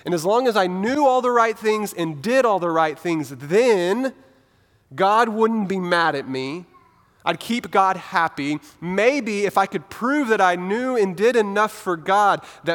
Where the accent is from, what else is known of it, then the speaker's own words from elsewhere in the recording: Wichita Falls, Texas, United States; So first, I was born and raised here in Wichita Falls, Texas. I'm married to Samantha. She's also from here. We love Wichita Falls. I grew up here.